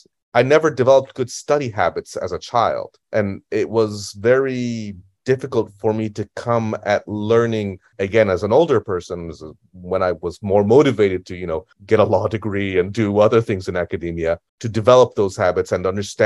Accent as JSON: {"language": "English", "country": "Italy", "tie": "born or raised there", "said": "I grew up in Italy."}